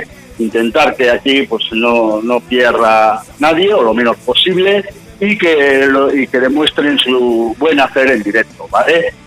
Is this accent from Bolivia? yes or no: no; Bilbao, Basque Country, Spain; empezamos en Bilbao, porque es mi tierra, efectivamente, es mi tierra.